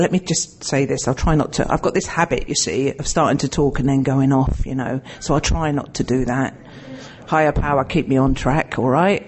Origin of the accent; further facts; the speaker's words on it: London, United Kingdom; now in Oman; Now, yeah, I'm from London originally, but I've lived in Oman for the past 32 years. Yeah. Not just as an expat, no. I've lived in the community of Oman.